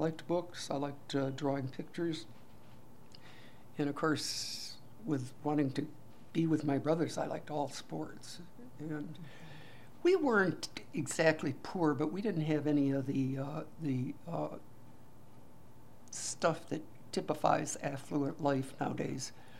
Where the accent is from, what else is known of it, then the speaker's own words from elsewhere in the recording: Buffalo, New York, United States; born there; Well, after I was born in Buffalo, we lived there a year or so, and then we moved out into the country